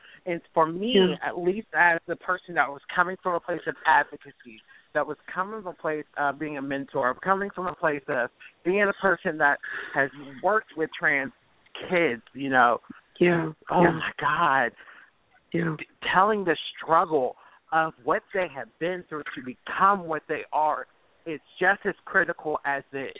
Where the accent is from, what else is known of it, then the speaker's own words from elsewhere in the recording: Ohio, United States; accent: Ohio; I moved to Oregon, and I lost my Ohio accent, and it was over time. And so now I don't sound like I'm straight out of the country anymore.